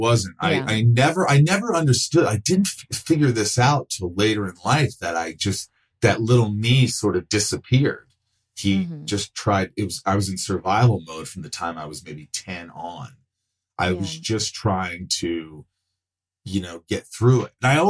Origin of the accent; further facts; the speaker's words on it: Indiana, United States; also born or lived in New York; we moved to Indiana from New York, which was a big change.